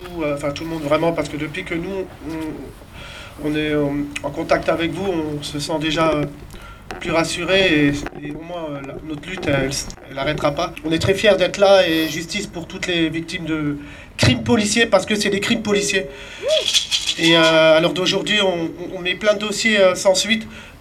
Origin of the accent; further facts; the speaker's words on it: Strasbourg, Grand Est, France; je viens de Strasbourg.